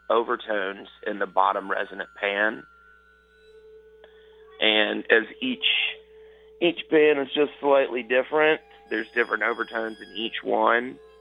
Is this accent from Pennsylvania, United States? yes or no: no; Gulfport, Mississippi, United States; I'm originally from Mississippi Gulf Coast, and so he was in Gulfport, which is my hometown